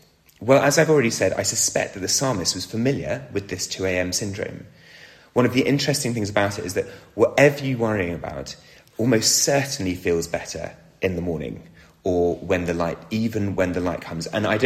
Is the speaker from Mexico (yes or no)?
no; Oxford, South East England, United Kingdom; I grew up in Oxford